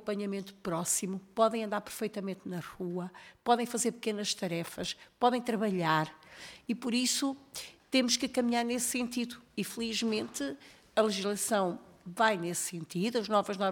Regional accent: Coimbra, Centro, Portugal; Eu sou natural de Coimbra, eleita por Coimbra

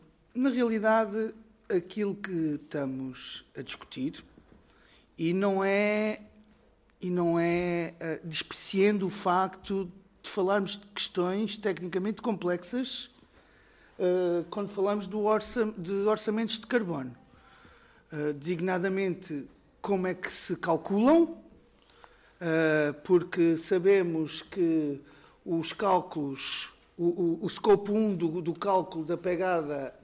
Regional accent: Portugal; eu, enquanto português, tenho orgulho de saber que o meu país é daqueles que anda mais rápido.

